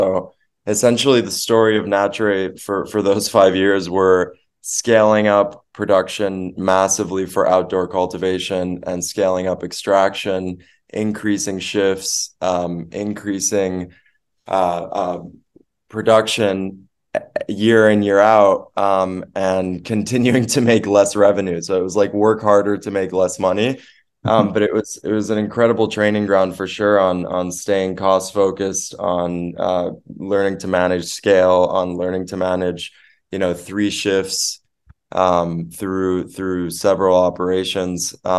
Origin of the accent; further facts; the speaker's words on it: Venezuela; so my family, you know, for a few generations now in South America, I'm originally from Venezuela